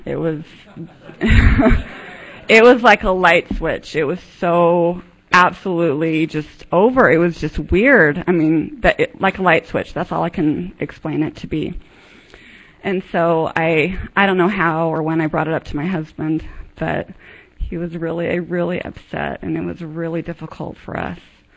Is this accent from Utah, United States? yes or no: yes; Provo, Utah, United States; I grew up in Provo.